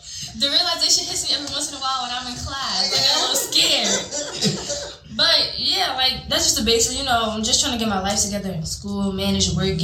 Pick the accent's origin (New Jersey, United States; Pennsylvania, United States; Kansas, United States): New Jersey, United States; Jersey City; But yeah, basically, I'm from Jersey City. I go to King University.